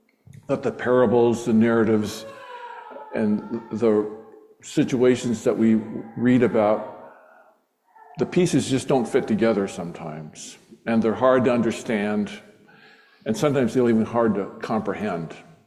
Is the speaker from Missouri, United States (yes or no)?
no; Hawaii, United States; I'm native Hawaiian, born in Hawaii, on the windward side of the island of Kauai.